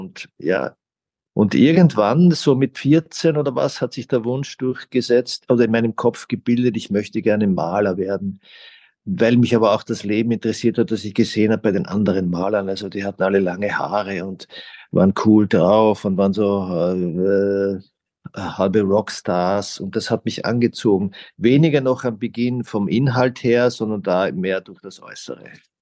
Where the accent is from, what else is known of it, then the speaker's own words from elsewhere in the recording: Graz, Styria, Austria; Ich bin in Graz aufgewachsen, in der Wilhelm-Rabe-Gasse. Das gibt so Buwox-Wohnhäuser.